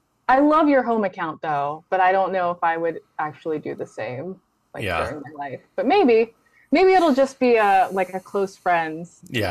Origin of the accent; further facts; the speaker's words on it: United States; the one best thing about being an American is that we don't need to have travelers' visas. Like our passport really takes us far.